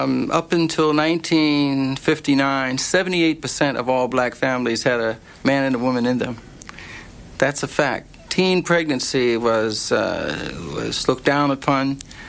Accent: Philadelphia, Pennsylvania, United States; born or raised there

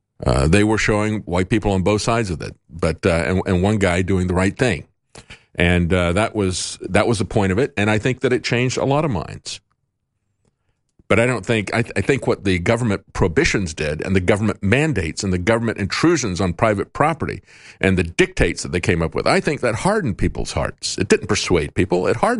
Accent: the South, United States; I've said before that growing up in the South, when there was a civil rights revolution there, what I saw was a backlash against government mandates against discrimination.

